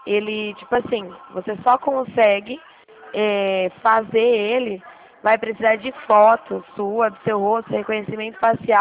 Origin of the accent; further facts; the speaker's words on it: Dracena, São Paulo, Brazil; Eu sou de Dracena.